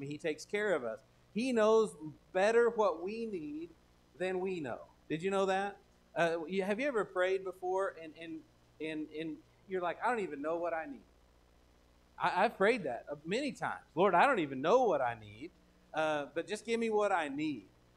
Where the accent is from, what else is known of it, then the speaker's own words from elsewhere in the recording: Texas, United States; I mean, I'm a Texan.